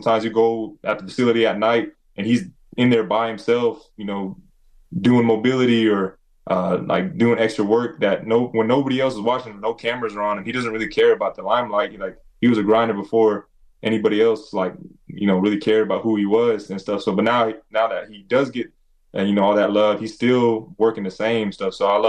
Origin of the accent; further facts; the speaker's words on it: Idaho, United States; So I come from the Nez Perce Reservation. That's where my people from. Both my parents grew up on the reservation.